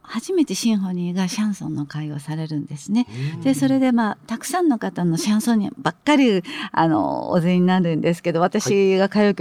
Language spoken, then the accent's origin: Japanese; Ibaraki, Osaka, Japan; 私の地元の大阪茨城で、